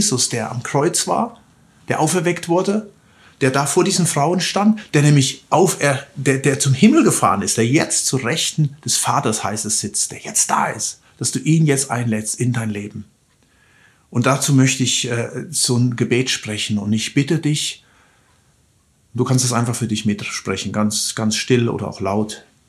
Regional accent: Germany; erleben vielleicht die authentischste Ostern, die wir bisher gehabt haben, zumindest als Deutsche. In anderen Ländern gab es sicherlich auch schon oft diese authentische Ostern, aber besonders hier in unserem Land.

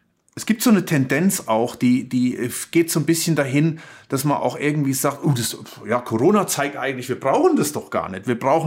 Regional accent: Germany; und ich schließe mich da ein, ich als Deutscher, wir als Gesellschaft

